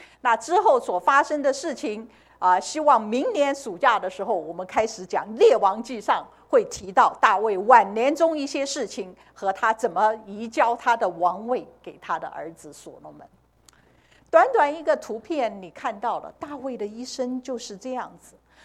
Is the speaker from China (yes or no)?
yes; China; 我觉得我们中国人特别是喜欢生活比较平稳一点